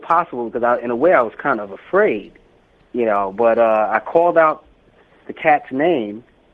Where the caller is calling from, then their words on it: Atlanta, Georgia, United States; Atlanta, Georgia.